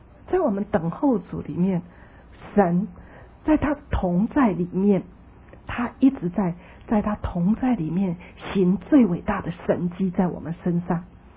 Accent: China; 我们中国人就知道说江山易改，本性难移哈

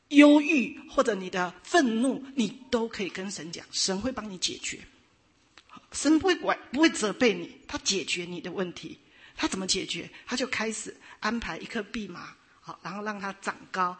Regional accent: China; 这 我们中国人的头脑没有办法通过

